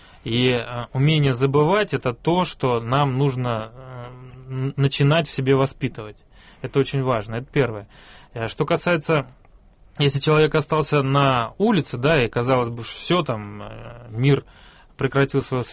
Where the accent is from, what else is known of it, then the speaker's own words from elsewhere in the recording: Uzbekistan; now in Russia; Я тогда просто переехал в Россию. У меня был выбор. Я родился в Узбекистане, вырос в Узбекистане.